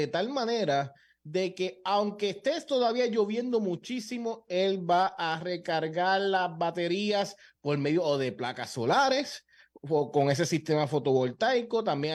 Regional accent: Puerto Rico

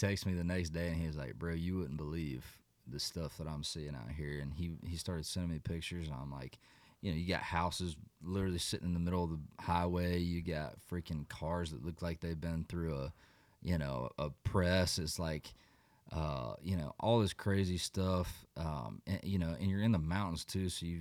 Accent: North Carolina, United States; And so we're like 45 minutes west of Asheville. So there was some flooding in my hometown that was pretty gnarly.

